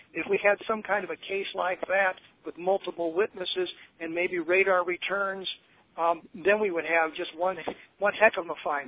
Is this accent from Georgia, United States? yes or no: no; Denver, Colorado, United States; I grew up in Denver, Colorado.